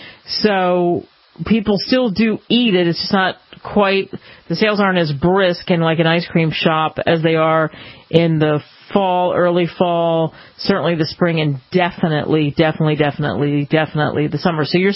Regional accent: Philadelphia, Pennsylvania, United States; also born or lived in Chicago; I've lived in every single section of the United States, not every state, but I grew up in Philadelphia.

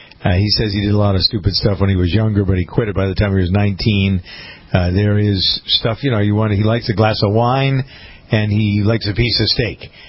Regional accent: Framingham, Massachusetts, United States; my state rep from Framingham, my hometown

